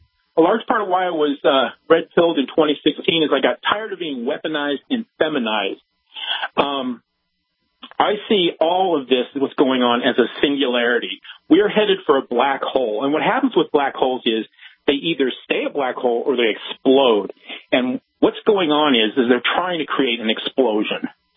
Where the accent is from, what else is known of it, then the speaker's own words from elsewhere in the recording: Kansas City, United States; moved away as an adult; now in Northern California, United States; I was born and raised in the Kansas City area, but I moved to Northern California in 2011.